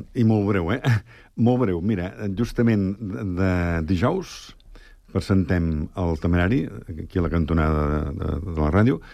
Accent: Montcada i Reixac, Catalonia, Spain; Jo soc de Montcada, com deia abans

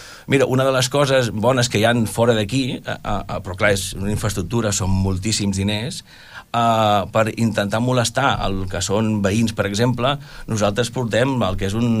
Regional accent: Pineda de Mar, Catalonia, Spain; A nosaltres, clar, som de Pineda de Mar, i clar, Pineda sempre ens tira

